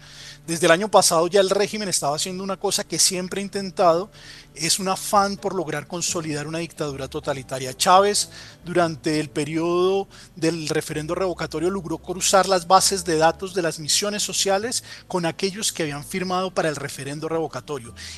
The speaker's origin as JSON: {"language": "Spanish", "country": "Colombia", "said": "hay una cosa que me preocupa mucho como colombiano, y es lo que está pasando con los medios públicos en Colombia."}